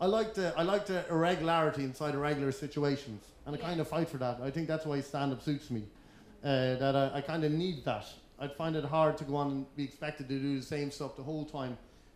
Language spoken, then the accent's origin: English; Kells, County Meath, Ireland; I'm from Kells County Meath and Middle East. And the thing is, right, there's much tension in Kells.